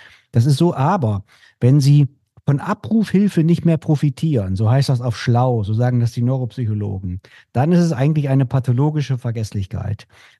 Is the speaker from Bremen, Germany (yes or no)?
yes; Bremen, Germany; Und wir kommen ja aus Bremen und um uns herum ist das niedersächsische Outback.